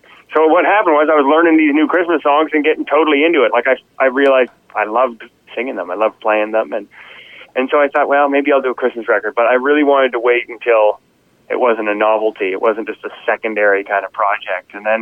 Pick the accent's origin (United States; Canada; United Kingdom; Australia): Canada; Fredericton, New Brunswick; I grew up in Fredericton, and you know, there's always a great rivalry that exists between Fredericton, St. John, and Moncton